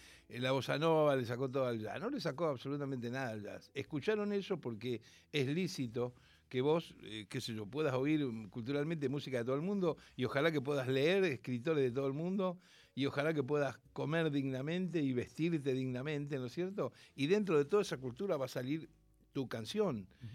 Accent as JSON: {"language": "Spanish", "town": "Rosario", "region": "Santa Fe", "country": "Argentina", "tie": "born there", "said": "nací en Rosario, soy nieto de andaluces y piamonteses."}